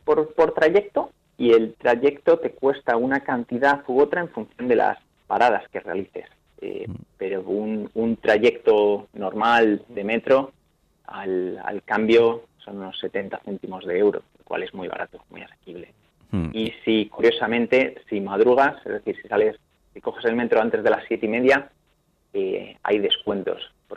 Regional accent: Spain; now in Singapore; a los que venimos de España se nos hace un poco más cuesta arriba, sobre todo al inicio, esa falta de interacción.

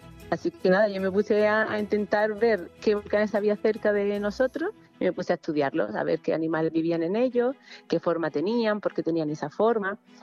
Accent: Region of Murcia, Spain; porque yo soy de Murcia y para mí vivir frente al mar fue lo que me generó muchísima curiosidad

